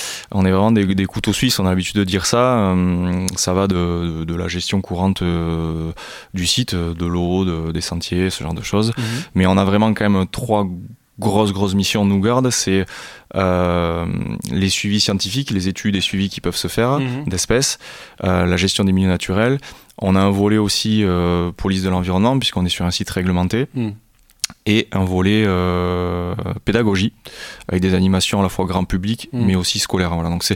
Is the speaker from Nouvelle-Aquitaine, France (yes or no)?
yes; Saint-Martin-de-Seignanx, Nouvelle-Aquitaine, France; Je suis issu de Saint-Martin-de-Seignanx, pas très très loin. J'ai toujours eu un goût pour la nature. J'ai grandi en face d'une forêt